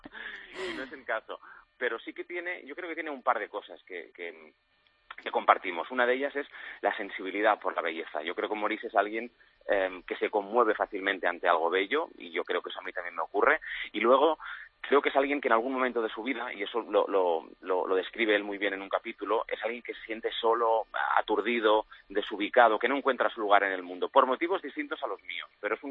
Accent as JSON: {"language": "Spanish", "town": "Barcelona", "region": "Catalonia", "country": "Spain", "said": "yo soy de Barcelona"}